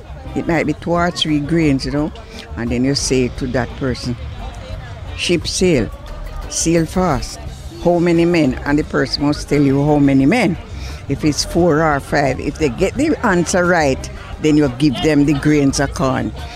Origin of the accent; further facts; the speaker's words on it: Saint Ann, Jamaica; I'm from St. Anne.